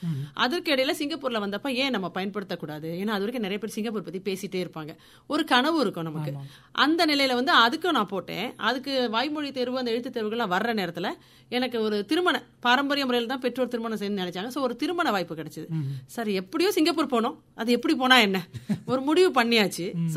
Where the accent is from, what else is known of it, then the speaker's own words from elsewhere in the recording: Chennai, Tamil Nadu, India; accent: Chennai; நான் வந்து சென்னையில் ரொம்ப நாளாக வசிச்சுட்டு இருந்தேன். என்னுடைய பூர்வீகம் வந்து திருநெல்வேலி, ஆனால் நான் சென்னை வாசி தான் முழுமையாக. ஸோ என்னோட மொழியில் வந்து சென்னையோட தாக்கம் வந்து ரொம்ப அதிகமாக இருக்கும். ஒரு 25 வயது வரைக்கும் நான் அங்கே இருந்தேன்.